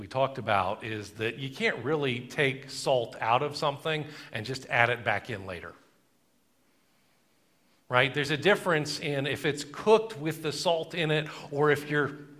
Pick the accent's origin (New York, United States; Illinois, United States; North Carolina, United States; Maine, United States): North Carolina, United States; Growing up in North Carolina, there's still World War II memorabilia around